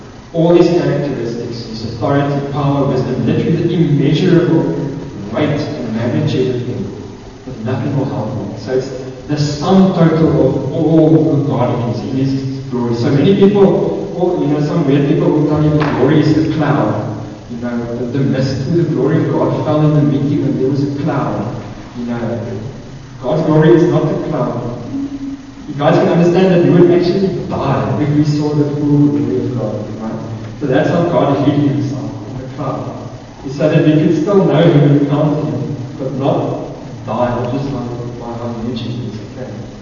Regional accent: Secunda, Mpumalanga, South Africa; I come from Secunda, right?

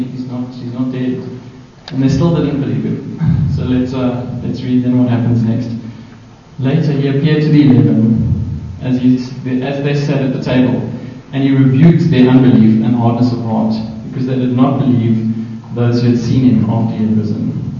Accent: Secunda, Mpumalanga, South Africa; We're all together, and I'm from Secunda.

